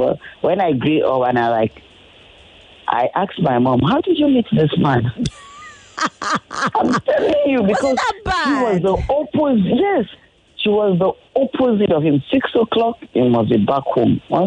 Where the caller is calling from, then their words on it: Ikeja, Lagos, Nigeria; I'm calling from Ikeja.